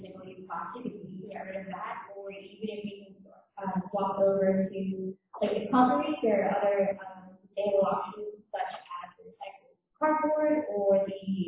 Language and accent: English; Bermuda; So I'm from Bermuda, very big on saving the turtles.